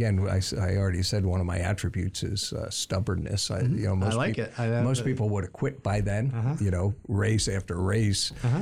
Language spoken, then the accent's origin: English; Pennsylvania, United States; I grew up in Pennsylvania, so I know I'm in Spartan country here, but I went to Penn State.